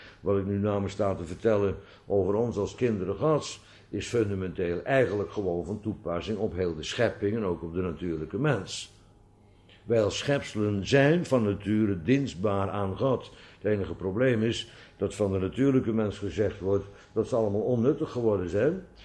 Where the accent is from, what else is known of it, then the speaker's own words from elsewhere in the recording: Kampen, Overijssel, Netherlands; Nou, ik kwam uit Kampen oorspronkelijk